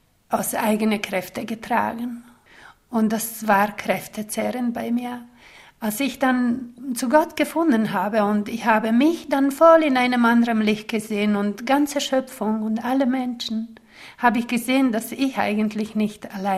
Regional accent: Bosnia & Herzegovina; now in Zürich, Switzerland; Ich bin in Bosnien in kommunistischer Zeit aufgewachsen.

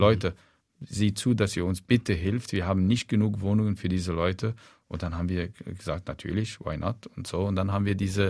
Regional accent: Egypt; Und trotzdem fühle ich mich immer noch nicht nur als Ägypter, sondern am wohlsten in Ägypten.

